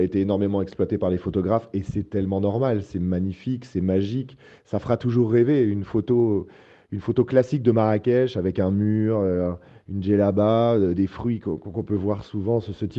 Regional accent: Auvergne-Rhône-Alpes, France; also born or lived in Switzerland; Moi, je suis de Haute-Savoie, en France. Je suis né en Suisse, tout un mélange d'un père italien. Donc je suis parti à Paris où je suis resté 12 ans.

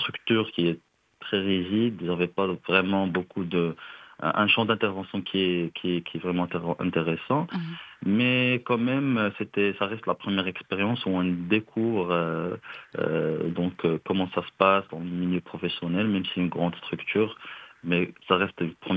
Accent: Meknes, Fès-Meknès, Morocco; J'ai demandé en fait de rester à Casa parce que moi je suis originaire de Meknès.

